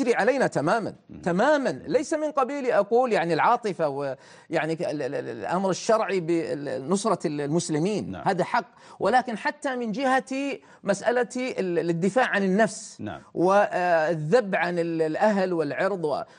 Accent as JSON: {"language": "Arabic", "country": "Syria", "said": "إلى أهلنا وإلى بلدنا سوريا"}